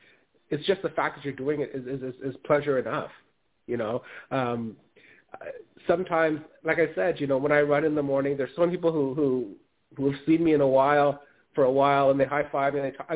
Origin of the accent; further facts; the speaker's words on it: Canada; And, you know, as a Canadian, every American state has been so welcoming to me.